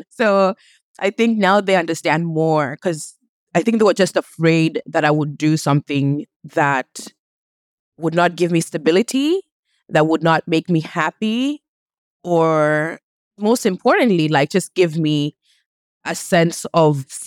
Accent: Kenya; So I come from a Kenyan family. I'm Kenyan, born and raised.

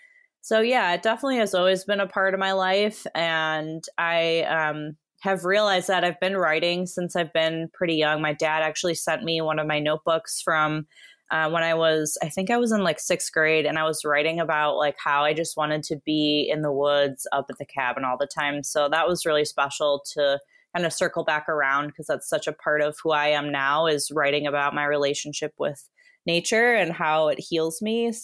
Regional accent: Wisconsin, United States; also born or lived in Arizona; now in Oregon, United States; I've been here since 2013, but grew up in Wisconsin and didn't really get into hiking till I went to college in Arizona.

